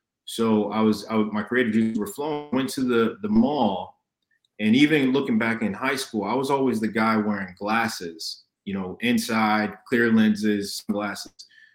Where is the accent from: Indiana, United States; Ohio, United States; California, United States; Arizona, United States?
Indiana, United States; Fort Wayne; my business partner, who I co-founded CEV Collection with, Jalen Smith, we're both from Fort Wayne, Indiana.